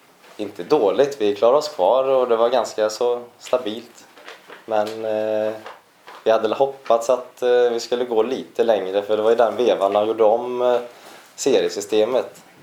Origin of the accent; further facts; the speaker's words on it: Ulriksdal, Sweden; jag är född uppvuxen i Ulriksdal